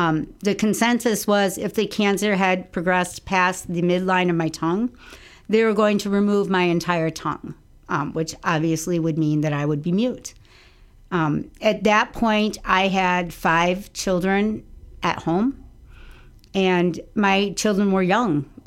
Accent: Richland Center, Wisconsin, United States; So I am from Richland Center. I have lived here my whole life.

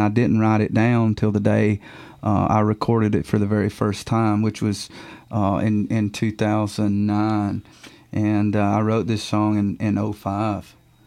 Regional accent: Duck Springs, Alabama, United States; I am from this huge place down in Alabama, Duck Springs, Alabama.

